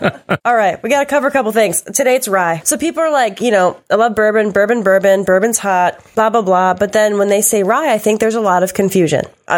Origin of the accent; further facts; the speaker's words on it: Wisconsin, United States; so I'm from Wisconsin. So what do we do with it?